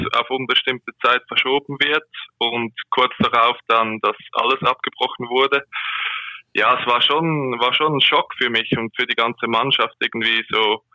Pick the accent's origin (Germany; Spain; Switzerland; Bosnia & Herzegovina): Switzerland; Aargau; now in Zurich, Switzerland; Nur mein Wohnort. Ich komme eigentlich aus dem Kanton Aargau. An der deutschen Grenze.